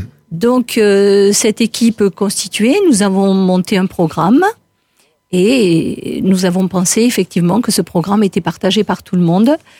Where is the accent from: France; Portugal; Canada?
France; Saint-André-de-Najac, Occitanie; born there; moi, je suis née à Saint-André-de-Najac. Donc, c'est à côté de Najac. C'est dans le canton. J'ai commencé à travailler à Paris